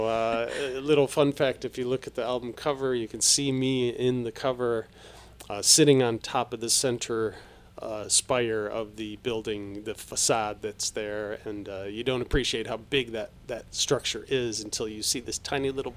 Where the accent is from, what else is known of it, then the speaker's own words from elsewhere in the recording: Cleveland, Ohio, United States; moved away as an adult; now in Hudson Valley, United States; I'm from Cleveland, Ohio.